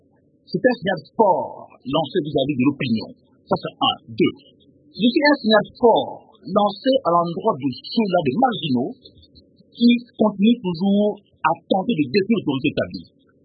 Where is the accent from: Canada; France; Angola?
Angola; Cabinda; Je devrais rentrer chez moi à Cabinda